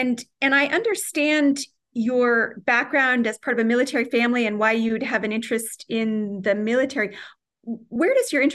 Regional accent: New Jersey, United States; I'm also from New Jersey. I grew up in North Jersey.

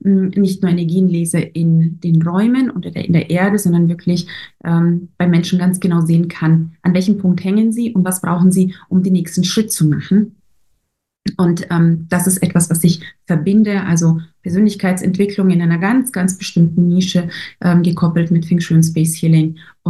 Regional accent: Vukovar, Vukovar-Syrmia County, Croatia; now in Germany; Also ich habe hier ein Bild von meiner Heimatstadt Vukovar in Ostslawonien.

